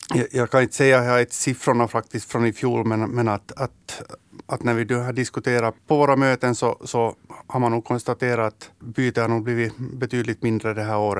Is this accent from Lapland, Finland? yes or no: no; Bromarv, Uusimaa, Finland; born there; eftersom jag är född i Bromar så är det ju ganska naturligt att det är ett jaktlag i Bromar.